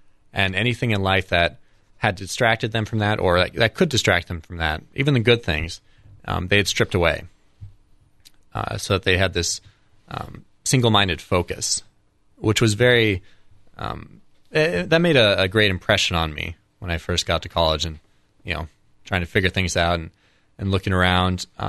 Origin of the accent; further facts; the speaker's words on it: Colorado, United States; But I grew up in Colorado with a Catholic family, not extraordinarily devout, but practicing.